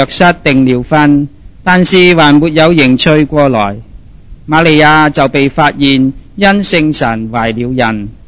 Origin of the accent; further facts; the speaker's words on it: China; 咁为我哋中国人有意思喎，中国人好喜欢查自己嘅族谱啊